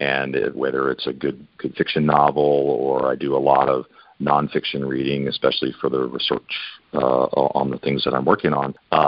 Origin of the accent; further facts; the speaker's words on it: United States; And as an American, I like things clean and organized.